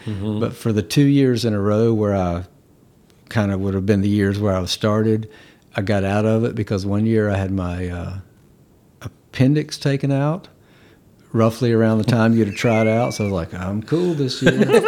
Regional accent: Winston-Salem, North Carolina, United States; Born and raised in Winston-Salem, yeah.

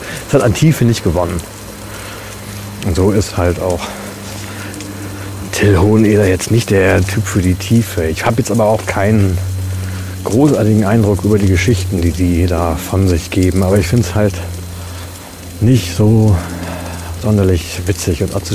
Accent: North Rhine-Westphalia, Germany; Und der kommt ja auch aus der Ecke, wo ich herkomme. Also der wohnt weiterhin in Emstetten. Das ist nicht weit von Ibbenbüren entfernt.

